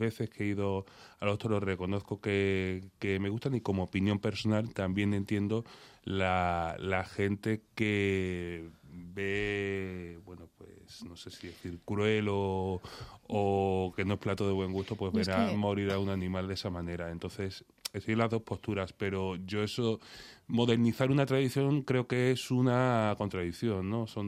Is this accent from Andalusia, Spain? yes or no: yes; Seville, Andalusia, Spain; yo soy de Sevilla, y veo mucha afición en Sevilla